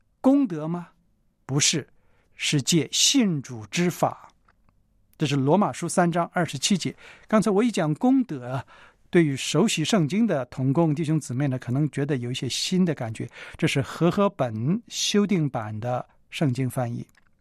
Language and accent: Chinese; China; 坦白说，我们中国人呢，在这方面是很进步的。